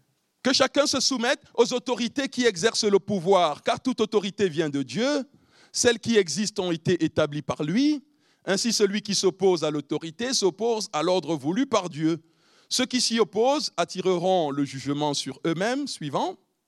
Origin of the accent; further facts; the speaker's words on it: Cameroon; now in France; Je ne suis même plus citoyen camerounais.